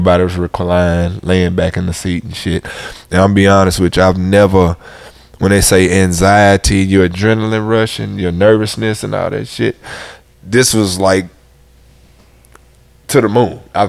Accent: Missouri City, Texas, United States; and I'm from Ridgegate. So we went back to the old part of Mo City

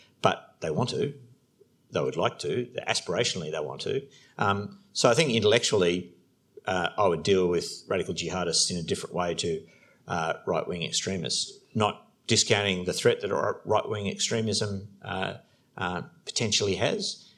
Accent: Australia; as a person born and raised in Australia, like most people, I can just not contemplate anybody talking in that way.

